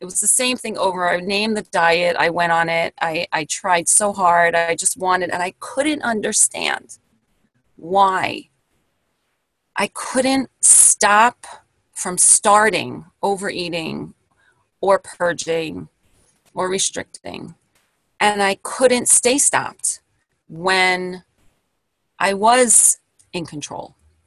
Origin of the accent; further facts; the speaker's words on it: Brooklyn, New York, United States; I grew up in Brooklyn in the 70s and 80s and early 80s.